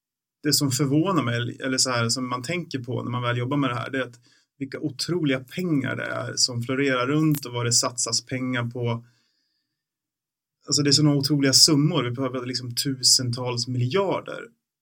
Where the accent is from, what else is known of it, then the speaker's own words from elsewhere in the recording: Bollnäs, Gävleborg County, Sweden; den finns fortfarande kvar i Bollnäs där jag växte upp.